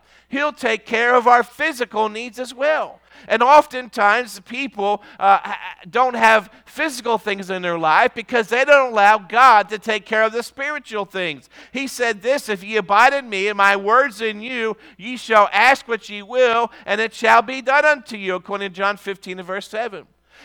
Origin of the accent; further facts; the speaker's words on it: United States; And I use America because I am from America and I'm an American.